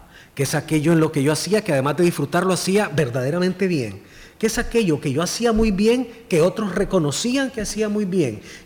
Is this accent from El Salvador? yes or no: yes; El Salvador; born there; Yo pues soy nacido en El Salvador, de padre costarricense, madre salvadoreña